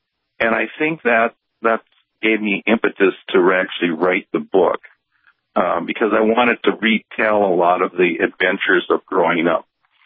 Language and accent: English; Wing, North Dakota, United States; also born or lived in Bismarck; As far as my background, I grew up in Wing, North Dakota, which is near Bismarck. I was born in Bismarck.